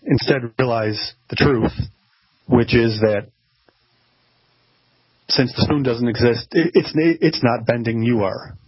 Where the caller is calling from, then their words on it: Buffalo, New York, United States; Buffalo, New York.